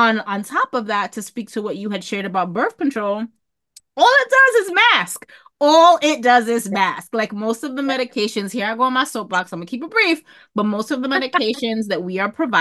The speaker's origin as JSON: {"language": "English", "town": "New York City", "region": "New York", "country": "United States", "tie": "born or raised there", "said": "I grew up in New York City"}